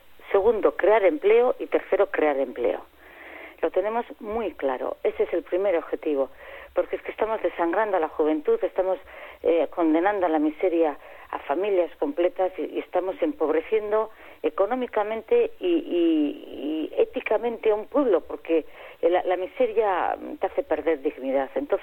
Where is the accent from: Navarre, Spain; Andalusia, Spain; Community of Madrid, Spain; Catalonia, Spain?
Navarre, Spain; yo soy navarra y hasta la médula